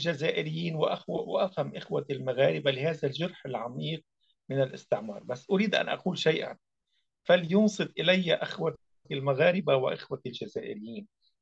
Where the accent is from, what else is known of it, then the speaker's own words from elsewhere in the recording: Lebanon; وتعرف السجون عندنا في لبنان مثلا